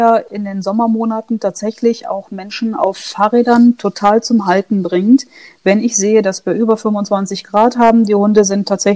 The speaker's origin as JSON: {"language": "German", "region": "Rhineland", "country": "Germany", "said": "Wir werden ja auch sehen, das Wetter heute hier im Rheinland. Ich komme ja aus Rheinland."}